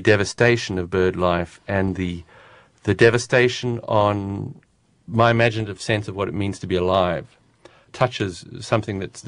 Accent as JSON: {"language": "English", "country": "South Africa", "tie": "born or raised there", "said": "one of the peculiarities of growing up in South Africa, and there were many, was that television was banned until the late 70s"}